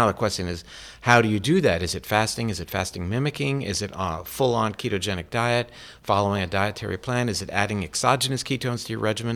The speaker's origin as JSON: {"language": "English", "region": "Florida", "country": "United States", "said": "there's a hanging chad here, and I'm from Florida."}